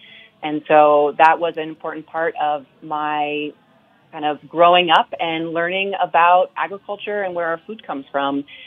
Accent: Vermont, United States; And so growing up in Vermont, I grew up on a farm

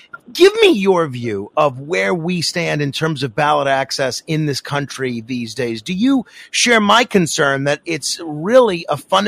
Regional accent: New York, United States; especially in states like my home state of New York, the choices have become increasingly restrictive.

